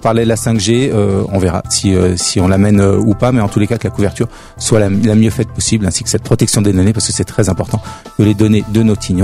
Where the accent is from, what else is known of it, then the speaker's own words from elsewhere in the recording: Paris, Île-de-France, France; moved away as an adult; now in Tignes, France; J'ai 47 ans, je suis originaire de Paris, je suis arrivé à Tignes il y a 25 ans